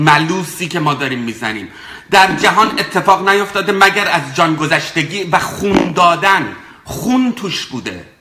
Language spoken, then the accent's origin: Persian; Iran; من به عنوان یک ایرانی